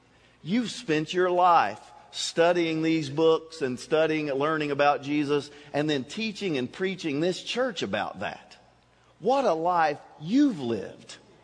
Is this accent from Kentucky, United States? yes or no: yes; Kentucky, United States; And he found out I'm from Kentucky